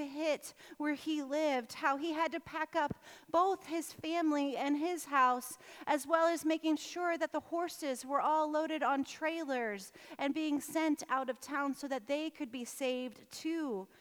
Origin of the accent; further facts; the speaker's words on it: Midwest, United States; And being the Midwesterner that I am, I said